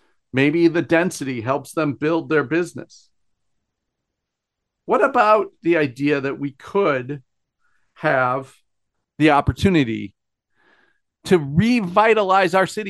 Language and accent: English; Saint Paul, Minnesota, United States; The story of St. Paul, a city that I identify as more my hometown than even Minneapolis, because as a kid, that was the city that we conducted commerce in.